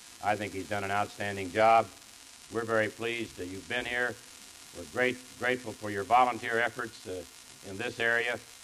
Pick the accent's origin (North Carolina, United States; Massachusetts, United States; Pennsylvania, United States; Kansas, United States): Kansas, United States; Russell; It was either going to be San Diego or my hometown of Russell, Kansas.